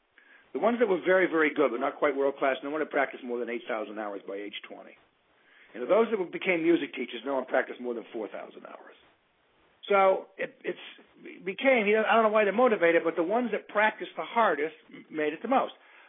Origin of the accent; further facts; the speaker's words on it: Boston, Massachusetts, United States; I'm from Boston.